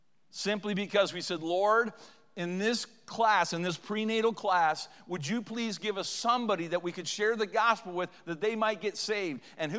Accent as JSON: {"language": "English", "country": "Canada", "said": "And I'm saying, no, I'm Canadian. I'm a diehard Canadian. I love Canada."}